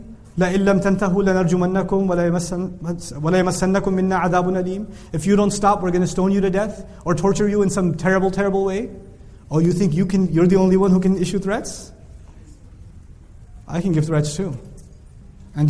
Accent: Dallas, Texas, United States; Where are you from? I said, Dallas.

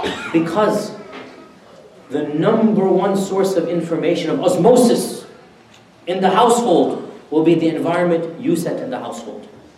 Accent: Houston, Texas, United States; I was born in America, I'm of that generation, which is basically the first of the second generation. My father came in the early 60s. I grew up when the masajid was still, you know, in the first masjid of Houston, whatnot.

